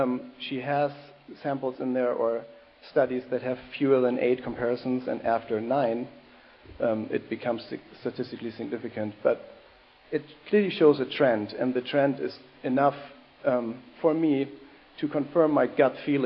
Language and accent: English; Germany; I grew up in Germany on a pretty sad diet